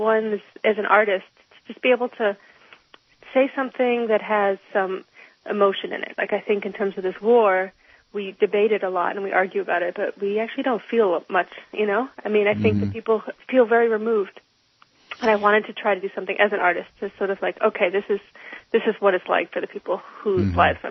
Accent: United States; I said, I'm an American. I am here to document the situation of the war.

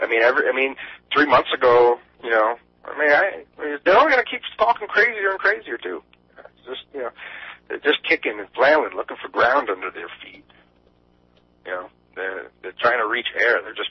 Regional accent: New York, United States; there was a game farm where I grew up on Long Island.

